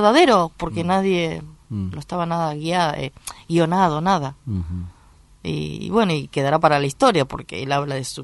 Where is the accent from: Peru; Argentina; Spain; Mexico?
Argentina; Valentín Alsina, Buenos Aires Province; Y encima un tango, soy de Valentín Alsina